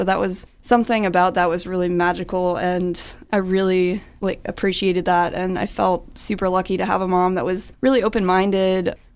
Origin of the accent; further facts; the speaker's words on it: Annapolis, Maryland, United States; moved away as an adult; also born or lived in Florida; now in Baltimore, United States; I grew up in Annapolis, Maryland. I was there until the age of 18 and ended up going to Florida, which was an interesting experience. And then I've been here about 5 years, so I love it in Baltimore.